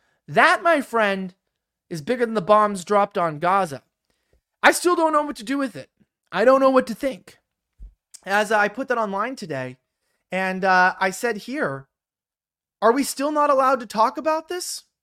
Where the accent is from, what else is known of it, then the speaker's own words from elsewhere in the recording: Los Angeles, California, United States; I'm from Los Angeles.